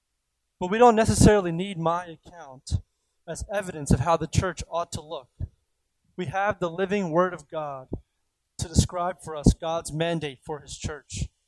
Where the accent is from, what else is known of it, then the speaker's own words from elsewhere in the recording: Philadelphia, Pennsylvania, United States; born there; I grew up in like an Indian Orthodox church, essentially. And I was born in Philadelphia, and my parents were new immigrants from India.